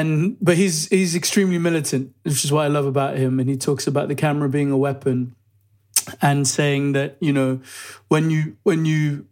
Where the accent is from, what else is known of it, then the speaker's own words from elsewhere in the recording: Nigeria; now in United Kingdom; growing up in Nigeria and here in the UK